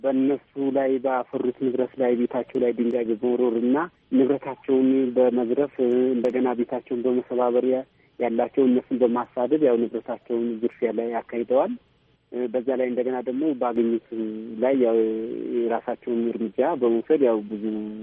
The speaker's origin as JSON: {"language": "Amharic", "region": "Oromia", "country": "Ethiopia", "tie": "born or raised there", "said": "ተወልጄ ያደግኩት እዛው ነው። ያው ትምህርቴን የጨረስኩት እዛው ነው።"}